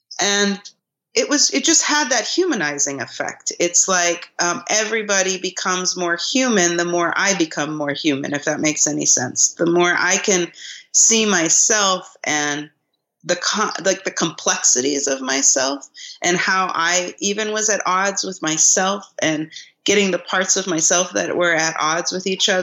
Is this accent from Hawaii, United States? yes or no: yes; Hawaii, United States; moved away as an adult; also born or lived in New York City; because I grew up in Hawaii, and the way that I put it is I grew up going to an ashram, raised by a single mom that was running a massage school, and I did a lot of theater in Hawaii. And then I left at 18